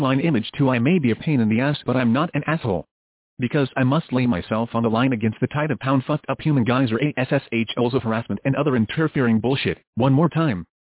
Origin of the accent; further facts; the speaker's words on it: San Bernardino, California, United States; born there